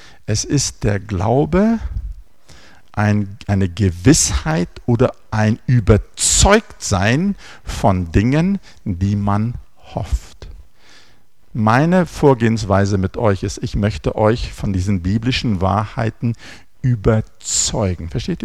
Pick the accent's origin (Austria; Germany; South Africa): South Africa; ich bin ein Exilpreuße, ich kann es auch nicht ändern, ich bin in Südafrika aufgewachsen und alle meine Genen kommen aus der Lüneburger Heide und Berlin, also die Hälfte von dort und die Hälfte von dort.